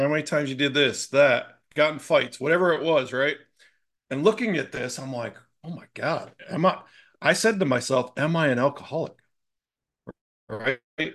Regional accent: Rochester, New York, United States; So I'm from Rochester, New York. Joined the Navy at 19.

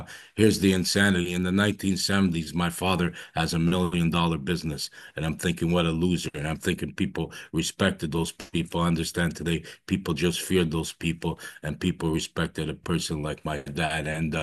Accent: Toronto, Ontario, Canada; I grew up in the East End of Toronto. I'm the oldest of four kids. I grew up in an Italian family.

